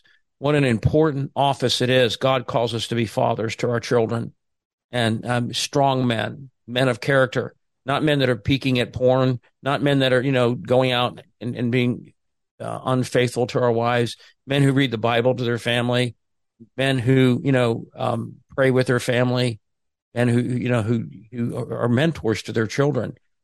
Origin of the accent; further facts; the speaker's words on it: Virginia, United States; And we grew up on Little Creek Amphibious Base.